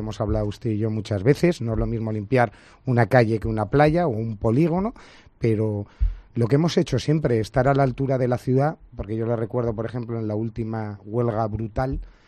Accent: Málaga, Andalusia, Spain; como malagueño

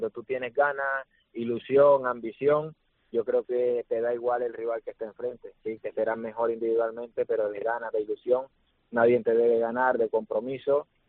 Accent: Colombia; porque somos colombianos, porque nos conocemos bien

